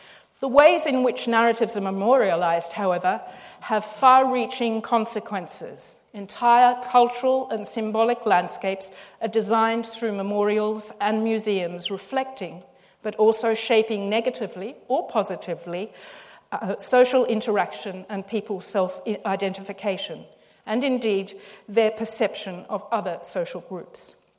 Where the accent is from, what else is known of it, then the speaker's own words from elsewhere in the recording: Australia; as an Australian and an Australian of Irish traveller descent